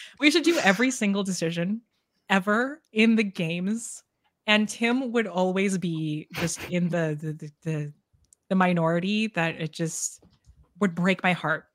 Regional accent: Canada; I'm from Canada.

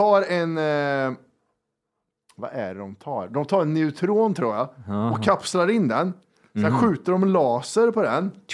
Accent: Finland; jag är finsk barn, vad skulle jag göra åt det?

